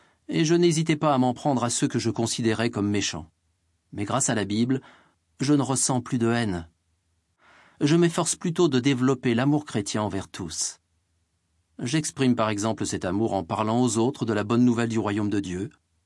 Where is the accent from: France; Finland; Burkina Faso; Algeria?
Finland; Jyväskylä, Central Finland; promener en famille dans les magnifiques forêts et autour des merveilleux lacs qu'il y avait près de chez nous, à Jyväskylä, une ville de la Finlande centrale.